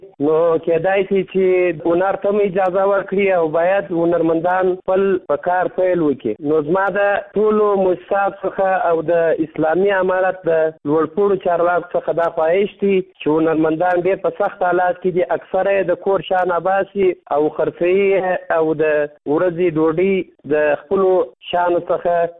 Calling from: Kandahar, Afghanistan; زه د کندهار ولایت څخه ستاسو سره په تماس کې یم.

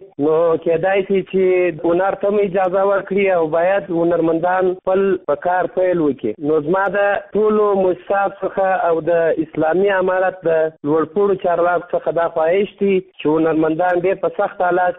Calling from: Kandahar, Afghanistan; زه د کندهار ولایت څخه استاد سره په تماس کې یم. زه د کندهار ولایت یو شوقي سندرغاړی یم.

